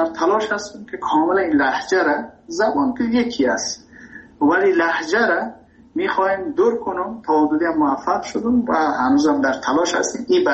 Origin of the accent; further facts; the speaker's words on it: Afghanistan; moved away; also born or lived in Iran; ما مهاجر شدیم در ایران. من ایران که رفتم، تحصیل ما کسی که میخواد در ایران رشد کنه تحصیل کنه به عنوان یک افغان